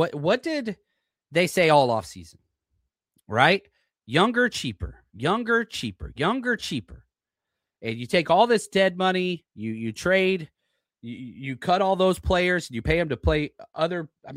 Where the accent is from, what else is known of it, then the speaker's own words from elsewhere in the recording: Dallas, Texas, United States; Growing up in Dallas, Texas, in the freaking 2000s, right?